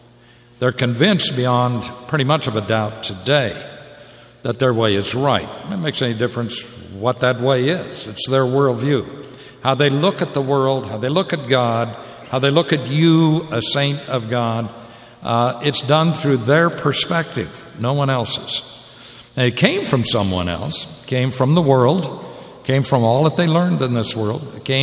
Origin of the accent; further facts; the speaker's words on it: Midwest, United States; I'm from the Midwest.